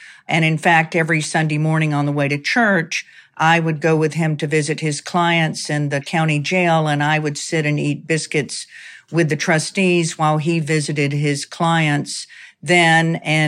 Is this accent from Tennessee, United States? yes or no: no; Gadsden, Alabama, United States; Well, I grew up in North Alabama, in Gadsden, Alabama, and my dad thought being a lawyer was the greatest honor and privilege anyone could ever have.